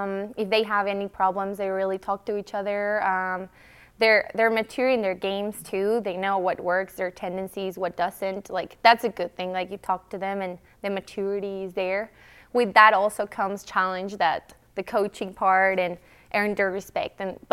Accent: Mexico; I am from Mexico. I'm from a different country too.

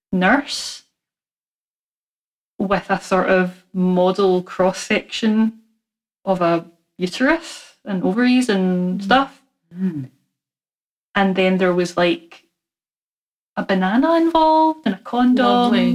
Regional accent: Scotland, United Kingdom; it's interesting for me and Emma because we're both Scottish, but enough of an age gap that there might have been a bit of difference.

